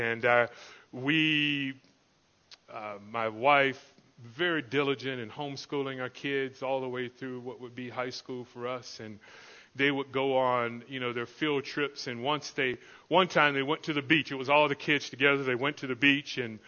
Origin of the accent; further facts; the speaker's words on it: Florida, United States; I grew up in Florida, which is, you know, eastern, southeastern part of the states, and we're surrounded by water practically, so everyone swam there